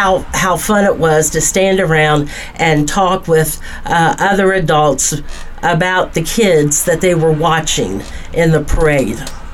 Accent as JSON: {"language": "English", "town": "Augusta", "country": "United States", "tie": "born or raised there", "said": "I went back to my hometown, Augusta, and thinking of the parade that was always held on Thursday night during the week of the county fair. And as a child, I was a part of 4-H"}